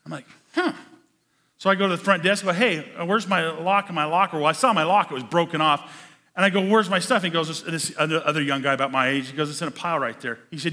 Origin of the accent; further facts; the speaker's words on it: Nebraska, United States; I grew up in Western Nebraska